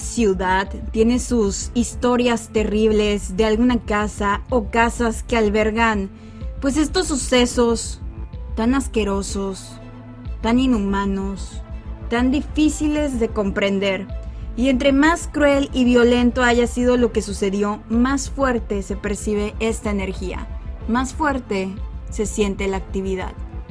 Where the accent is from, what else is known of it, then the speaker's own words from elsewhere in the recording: Matamoros, Tamaulipas, Mexico; Hay una casa en Matamoros, Tamaulipas, que es el lugar de donde soy.